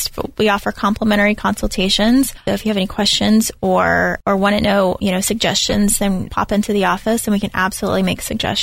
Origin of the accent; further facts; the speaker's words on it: Dade City, Florida, United States; my husband and I both grew up in a small town. We grew up in Dade City, so we're not too far away from Dade City.